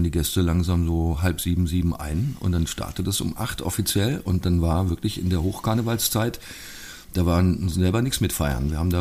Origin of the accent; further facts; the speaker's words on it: Würzburg, Bavaria, Germany; auch in meiner Heimatstadt Würzburg nicht.